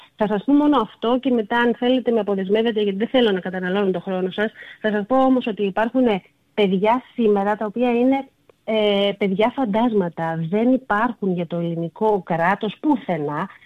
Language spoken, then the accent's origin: Greek; Western Greece, Greece; επειδή κατάγομαι από την Ηλία, ναι, και μιλώ πολύ συγκεκριμένα για αυτή την περιοχή